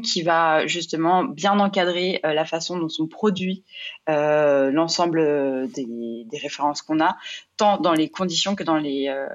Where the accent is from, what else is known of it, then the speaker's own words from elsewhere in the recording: Angers, Pays de la Loire, France; J'ai commencé assez jeune en alternance à Angers. Je suis originaire d'Angers.